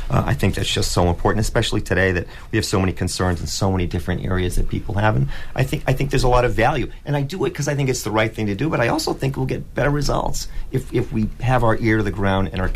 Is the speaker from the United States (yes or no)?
yes; Walpole, Massachusetts, United States; now in Holliston, United States; I'm from Massachusetts, grew up in Walpole, live in Holliston now.